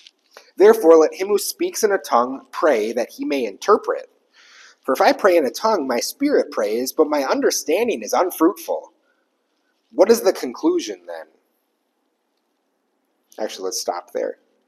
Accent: United States; I know I'm an American. There's nothing I can do about that.

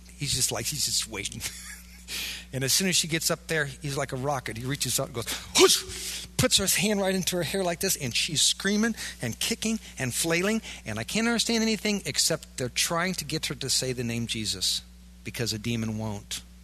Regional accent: Iowa, United States; And again, I'm a kid from Iowa. What do I know about demon possession?

